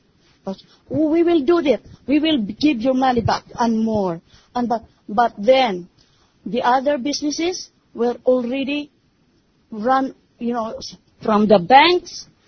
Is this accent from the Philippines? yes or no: yes; Philippines; keep on reading the Bible from cover to cover in a Visayan way, but yet I don't understand because I am a Filipino.